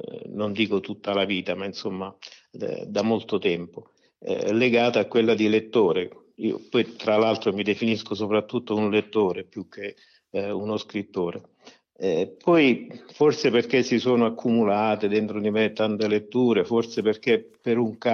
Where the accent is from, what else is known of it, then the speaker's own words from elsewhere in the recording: Sulmona, Abruzzo, Italy; In questo momento sono a Sulmona, che è la mia città natale